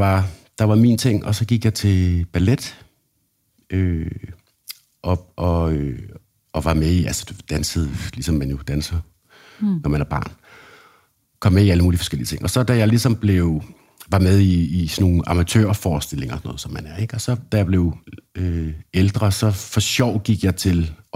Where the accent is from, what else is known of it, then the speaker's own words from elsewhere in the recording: Odense, Region of Southern Denmark, Denmark; also born or lived in Brussels / Glasgow / Copenhagen; Jeg er vokset op i Odense.